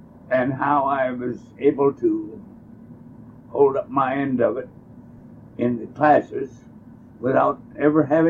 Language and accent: English; Webster City, Iowa, United States; also born or lived in Decatur, Illinois / Sydney, Australia; Then we came back to Iowa. We lived in near Webster City, Iowa then until I was 12 years old.